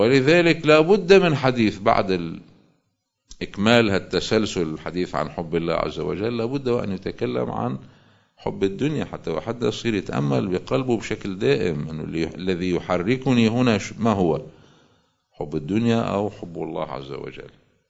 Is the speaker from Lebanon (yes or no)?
yes; Lebanon; الآن عندنا في لبنان نماذج